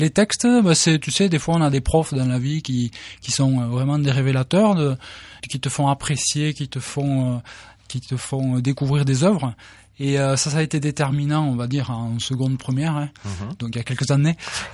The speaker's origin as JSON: {"language": "French", "town": "Cahors", "region": "Occitanie", "country": "France", "lives_now": "Rodez, France", "said": "Sinon, je suis loto, je suis de Cahors."}